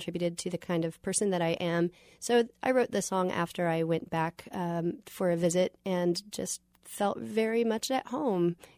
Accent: Texas, United States; also born or lived in Kansas City; Though I was born here in Kansas City, I spent my formative years in Southeast Texas

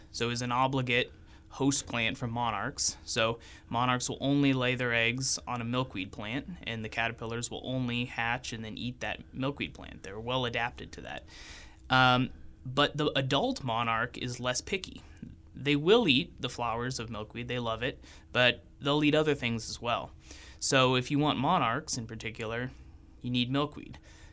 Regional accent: Nebraska, United States; So I grew up in Nebraska, and we would go out on camping trips every weekend that was nice out.

